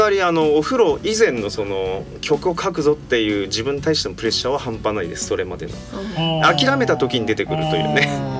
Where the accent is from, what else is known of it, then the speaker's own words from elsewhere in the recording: Tottori, Japan; 僕あの高校まで、ね、鳥取市で生まれ育ったんですけど、